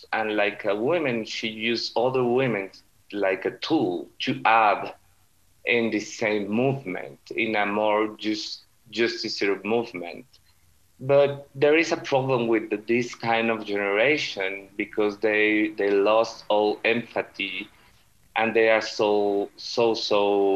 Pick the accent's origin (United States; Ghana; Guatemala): Guatemala; In Guatemala, we suffer a very, very long military war